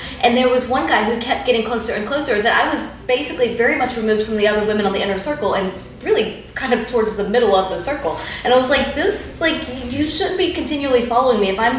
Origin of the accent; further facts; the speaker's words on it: Sydney, New South Wales, Australia; And so I would say, oh, I'm from Sydney, Australia.